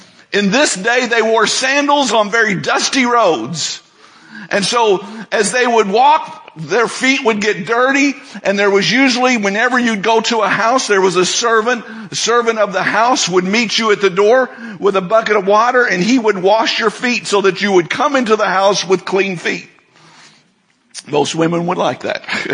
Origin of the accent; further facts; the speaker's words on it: Kentucky, United States; I'm from Kentucky. I like to add an R in wash. It's not wash, it's wash. Call it what you will. It's just the way we say it.